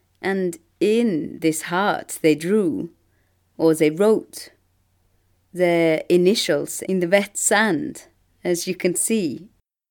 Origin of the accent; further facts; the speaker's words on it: Belgium; I am from Belgium, and when I was a child, our holiday at the beach in Belgium was the absolute best moment of the year.